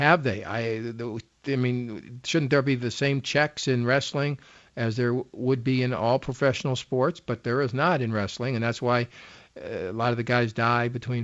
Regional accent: Los Angeles, California, United States; I grew up in Los Angeles, and my grandfather used to take me to what was called the Olympic Auditorium when I was a little kid.

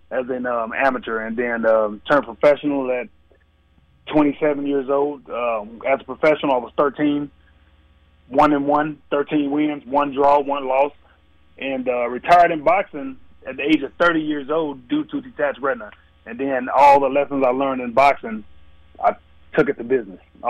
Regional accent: Dallas, Texas, United States; also born or lived in Plano; I grew up in Dallas area, Pleasant Grove, and then you know, in Pleasant Grove, getting in trouble. You know, that was a little rough area in Dallas. Then moved to Plano, where it changed my life.

